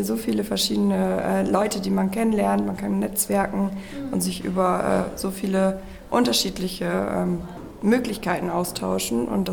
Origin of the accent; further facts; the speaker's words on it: Ostrhauderfehn, Lower Saxony, Germany; Ich komme aus Ostrauderfehn, das ist in Ostfriesland bei Leer.